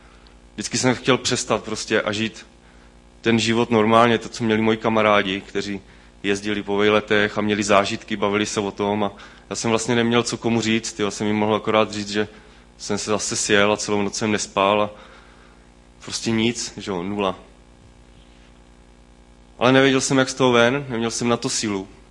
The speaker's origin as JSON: {"language": "Czech", "town": "Jaroměřice nad Rokytnou", "region": "Vysočina Region", "country": "Czechia", "said": "je mi 34 let a jsem původem z Jaroměřic nad Rokytnou u Třebíče."}